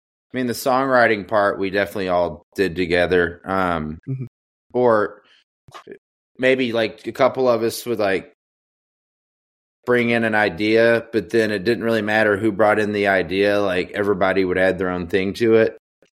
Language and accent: English; Bowling Green, Kentucky, United States; also born or lived in Madisonville; I was born in Madisonville, which is like a small like coal mining town, northwest part of Kentucky, and then pretty much grew up from the age of 5 until I left with the band when I was like 16 in Bowling Green.